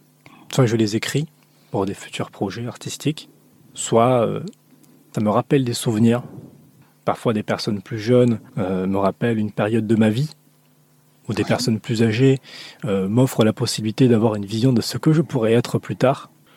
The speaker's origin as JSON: {"language": "French", "country": "Madagascar", "said": "Je suis quelqu'un de très lent. Je viens de Madagascar."}